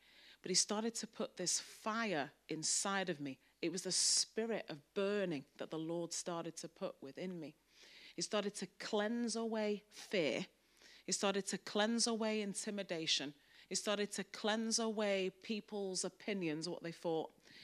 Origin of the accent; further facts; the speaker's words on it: Manchester, North West England, United Kingdom; accent: Mancunian; now in London, United Kingdom; I live in London. I'm from Manchester. As you can tell, my accent is a Mancunian accent. I got called to live in London 4 years ago.